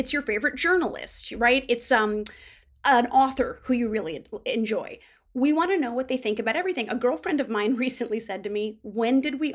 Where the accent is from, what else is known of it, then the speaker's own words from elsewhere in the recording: Midwest, United States; Well, as a Midwesterner, we do that anyway. that's just what happens in the middle of the country.